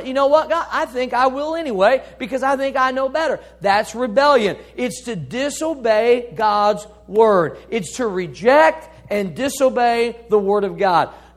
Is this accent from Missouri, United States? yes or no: yes; Missouri, United States; Stubborn is a Missouri mule, as they say. I'm from Missouri, so I can say that.